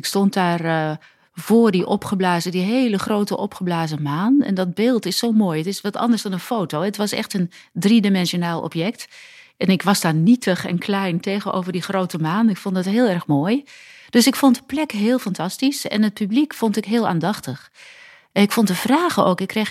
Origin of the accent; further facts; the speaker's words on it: South Holland, Netherlands; ik ben geboren in de Alblasserwaard. Dus het is geen Brabant, net over de rivieren. Echt prima jeugd.